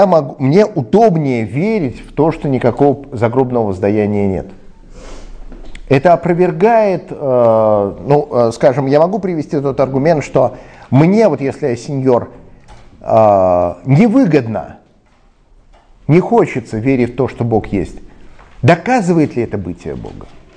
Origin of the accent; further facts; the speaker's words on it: Russia; born there; Я родился в конце 20 века в России, и я знаю, что Земля на самом деле шар.